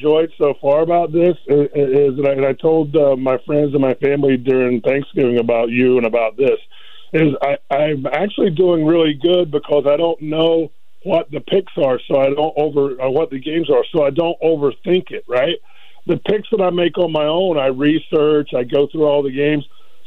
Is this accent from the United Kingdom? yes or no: no; Charlotte, North Carolina, United States; I mean, I'm from Charlotte. I'm from the Charlotte area.